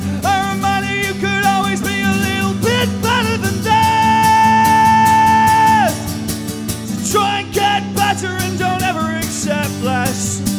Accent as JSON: {"language": "English", "region": "England", "country": "United Kingdom", "said": "I come from England."}